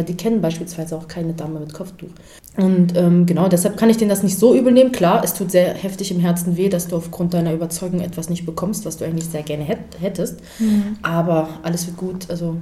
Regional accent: Bavaria, Germany; born there; ich bin gebürtig aus Bayern und immer wenn ich wieder dahin zurückkomme

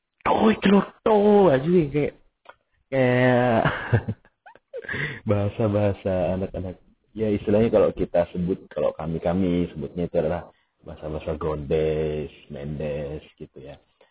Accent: South Sulawesi, Indonesia; now in Yogyakarta, Indonesia; saya adalah putra daerah. Bukan putra daerah Jogja, maksudnya putra daerah dari tempat saya, dari Jakarta gitu, di Sulawesi Selatan. Terus diutus datang ke Jogja untuk ya belajar

